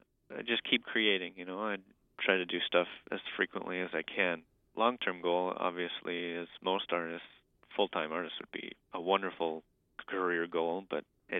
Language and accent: English; Thief River Falls, Minnesota, United States; also born or lived in Tennessee; Well, I'm originally from Thief River, but I've moved around a little bit. I lived in Tennessee for, my middle school years with my parents moving down there for work. And then we came back up here.